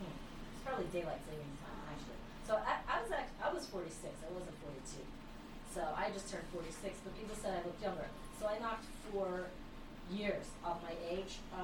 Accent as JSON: {"language": "English", "region": "New York", "country": "United States", "tie": "born or raised there", "said": "But I did get a library card from my hometown, so I can go to the Metropolitan Museum as a New York resident"}